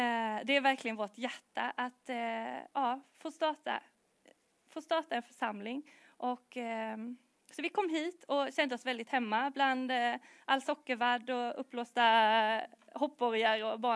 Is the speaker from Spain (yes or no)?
no; Växjö, Kronoberg County, Sweden; Vi bor i Växjö sedan 5 år tillbaka nu, men jag är uppvuxen i Växjö. En Växjöflicka, som någon kallade mig. För mig har alltid tron och kyrkan varit en självklarhet.